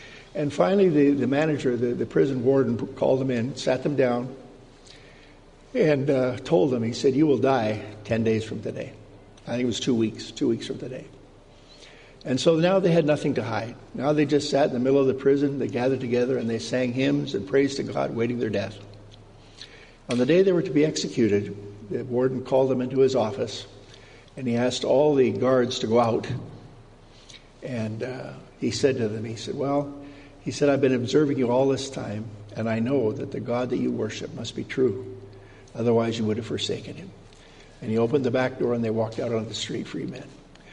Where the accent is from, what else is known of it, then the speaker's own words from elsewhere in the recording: Canada; in Canada, it's getting very, very serious. That's my home country.